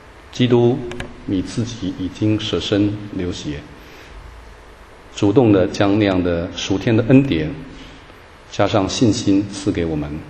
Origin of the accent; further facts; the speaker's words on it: China; 特别我们中国人特别累啊，很累的，这个民族很累啊。